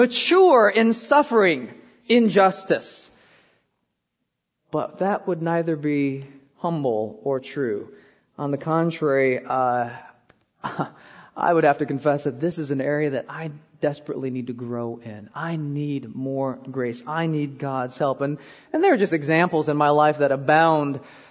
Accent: Iowa, United States; also born or lived in Korea; I was born in Korea, but I was raised in Iowa. This was back in the 70s, and in my experience, I felt like I was the only Asian in Iowa.

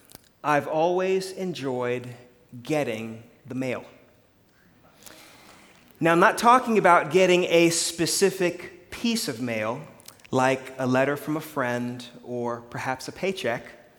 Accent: Florida, United States; Now, when I was younger, growing up in Florida

